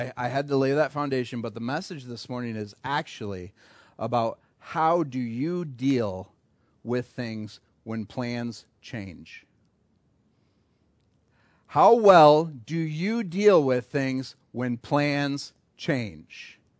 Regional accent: Kalamazoo, Michigan, United States; You know, I grew up over in the Kalamazoo area.

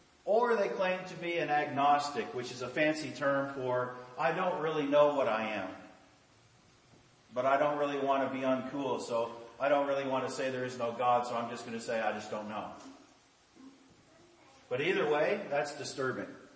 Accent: Canada; now in United States; I can remember growing up in Canada, which is a liberal country.

